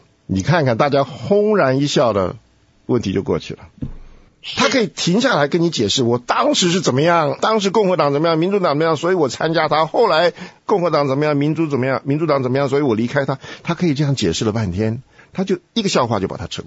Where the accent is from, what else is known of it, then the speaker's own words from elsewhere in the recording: United States; 至少这是我们在美国长大的这些人了